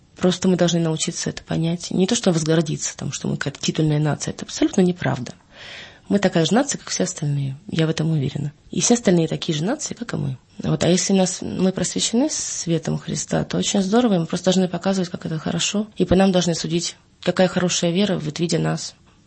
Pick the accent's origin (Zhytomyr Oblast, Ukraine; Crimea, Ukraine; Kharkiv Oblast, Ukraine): Crimea, Ukraine; Я вот, ну, я поражаюсь, я крымчанка, такого у нас нет, что так сигналили там.